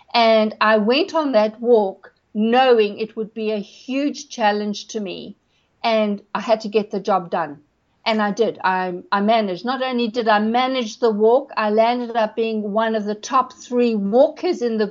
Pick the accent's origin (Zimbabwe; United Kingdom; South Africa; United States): Zimbabwe; I was brought up in Rhodesia, now Zimbabwe.